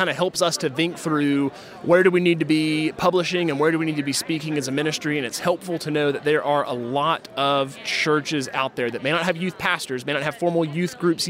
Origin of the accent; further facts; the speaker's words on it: Georgia, United States; I'm planting in my hometown of LJ, Georgia.